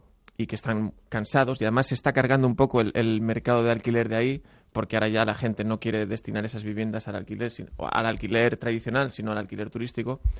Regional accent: Balearic Islands, Spain; now in Madrid, Spain; Sí, vamos, soy mallorquín, lo que pasa es que llevo 30 años viviendo aquí.

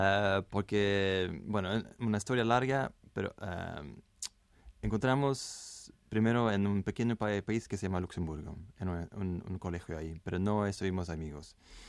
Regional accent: Norrland, Sweden; Spanish is a second language; also born or lived in London; now in Madrid, Spain; Yo soy sueco del norte, así que...

